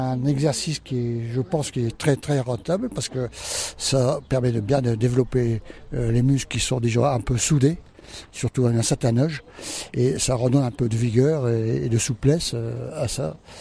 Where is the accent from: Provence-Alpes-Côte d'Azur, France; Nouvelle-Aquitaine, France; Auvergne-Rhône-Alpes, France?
Provence-Alpes-Côte d'Azur, France; Aiglun; À côté de Digne-les-Bains, à Aiglun exactement.